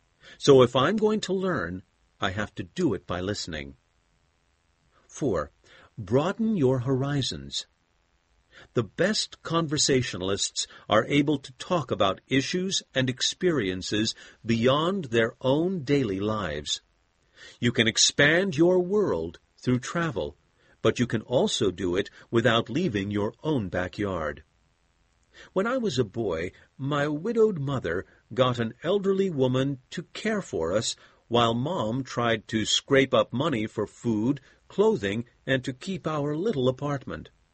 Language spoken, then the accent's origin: English; Brooklyn, New York, United States; Anybody I've ever talked to for more than a few minutes knows at least two things about me, that I'm from Brooklyn, New York, and that I'm Jewish.